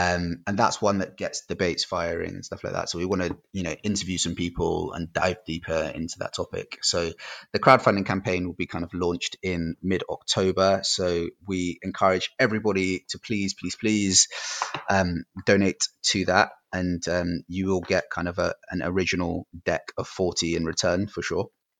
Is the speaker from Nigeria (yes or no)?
yes; Nigeria; So I'm from Nigeria